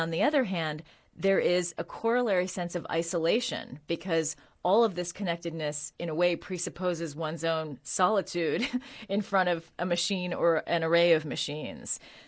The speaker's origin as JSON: {"language": "English", "town": "San Francisco", "region": "California", "country": "United States", "tie": "born or raised there", "said": "I grew up in San Francisco during the 70s, and I was obsessed with an invisible presence of the 1960s, which I had missed."}